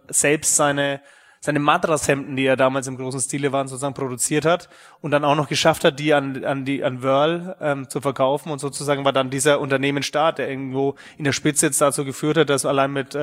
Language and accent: German; Nuremberg, Bavaria, Germany; moved away as an adult; ich bin 33 Jahre alt, werde 34 diesen Jahr, bin gebürtiger Nürnberger. Man wird es vielleicht auch noch hören in den nächsten 1-2 Stunden, dass man ab und zu rauskommt. In Nürnberg bin ich ehrlich gesagt aufgewachsen